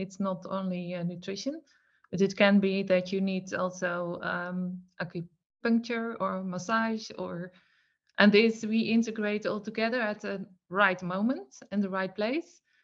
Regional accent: Netherlands; from the Netherlands.

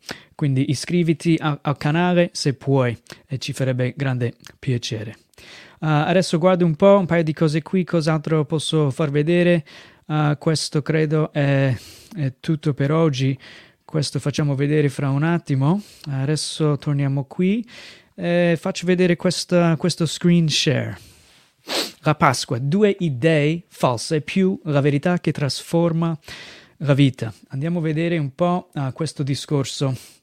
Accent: United States; now in Mestre, Italy; vengo dagli Stati Uniti, sono missionario qui in Italia dal 2007

